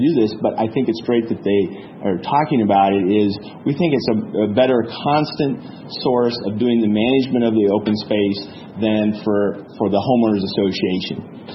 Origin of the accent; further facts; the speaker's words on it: Grinnell, Iowa, United States; I grew up in Grinnell. Very similar looking ground to this. When I grew up, we had 250 cows and very similar property